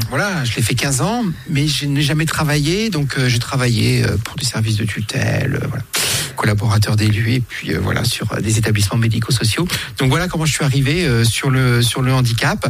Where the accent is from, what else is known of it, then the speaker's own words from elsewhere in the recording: Nevers, Bourgogne-Franche-Comté, France; J'ai eu une enfance à la campagne, tout d'abord, tout petit. On a déménagé de Nevers et on est allé s'installer à la campagne.